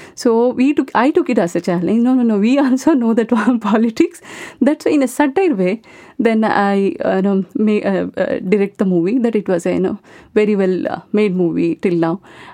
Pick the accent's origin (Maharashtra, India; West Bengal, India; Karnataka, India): Karnataka, India; Kitturu; English is a second language; I am coming from Karnataka. So my native was called Kitturu. … Kitturu was Mysore district, a small village.